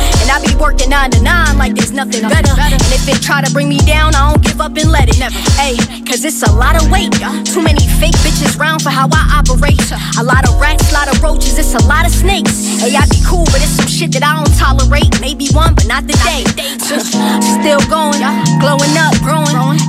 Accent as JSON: {"language": "Italian", "town": "Rome", "region": "Lazio", "country": "Italy", "tie": "born or raised there", "said": "io sono cresciuta a Roma"}